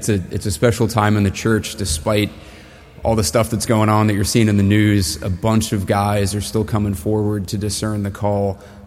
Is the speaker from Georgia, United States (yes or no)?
no; Boston, Massachusetts, United States; moved away as an adult; I'm 35, so there's quite a bit to it, but I'm going to keep it pretty short. I was born and raised in Boston